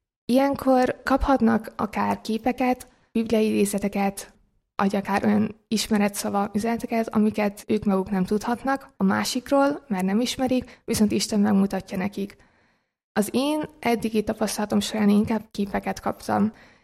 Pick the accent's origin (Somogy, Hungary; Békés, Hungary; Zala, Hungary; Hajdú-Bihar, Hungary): Somogy, Hungary; Kaposvár; born there; moved away as an adult; now in Budapest, Hungary